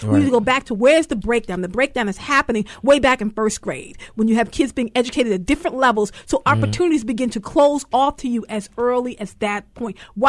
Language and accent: English; Washington, District of Columbia, United States; I'm from Washington, D.C. When I was growing up, it was the myrtle capital of the world.